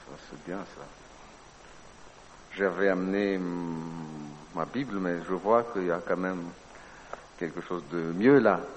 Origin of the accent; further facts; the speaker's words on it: Madagascar; des traditions qui existe chez nous à Madagascar